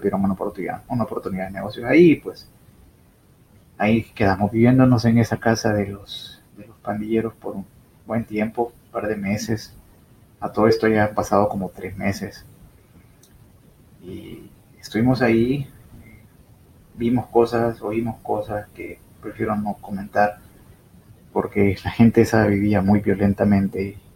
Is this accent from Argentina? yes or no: no; El Salvador; moved away; No, me fui de El Salvador con un grupo de alrededor de 23 personas